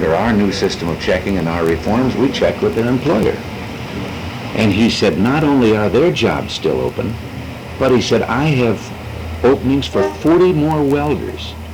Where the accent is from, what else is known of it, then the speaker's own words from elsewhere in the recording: Dixon, Illinois, United States; suppose I decide that I want to go back and live in the small town where I grew up in Dixon, Illinois.